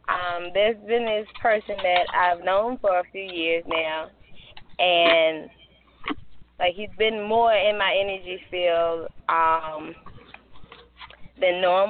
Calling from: North Carolina, United States; North Carolina.

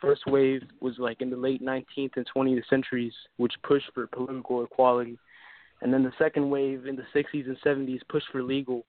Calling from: New York, United States; Right now, I'm calling from New York.

